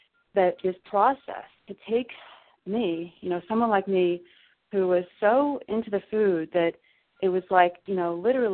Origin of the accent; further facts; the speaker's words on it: Illinois, United States; I grew up in Southern Illinois, and we used to have tornado drills where we would go under our desks in fear